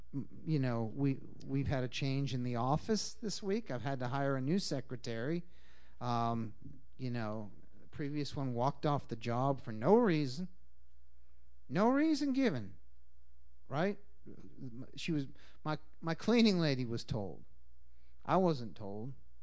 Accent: Boston, Massachusetts, United States; I come from Boston.

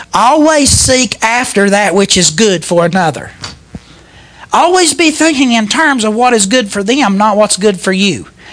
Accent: West Virginia, United States; I grew up in Mingo County, Hatfields and McCoys. The whole history of the place is killing somebody over something.

